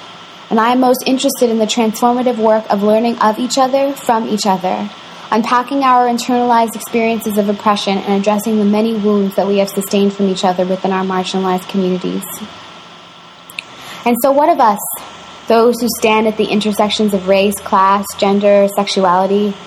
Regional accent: Toronto, Ontario, Canada; also born or lived in Trinidad; I was born in Trinidad, raised in Toronto.

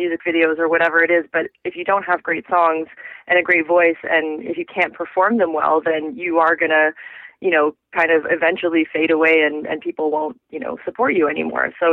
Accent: Markham, Ontario, Canada; when I moved to Toronto, I grew up in Markham, which is just outside of Toronto.

